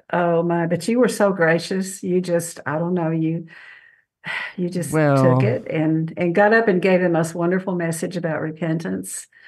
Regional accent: Texas, United States; born there; I was born in Texas. I was raised a Christian, one sister.

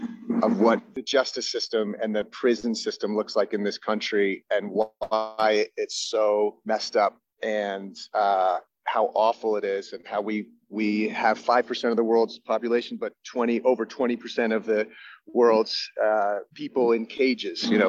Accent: Massachusetts, United States; Sean Fanning is from the Cape, so he's from my home state.

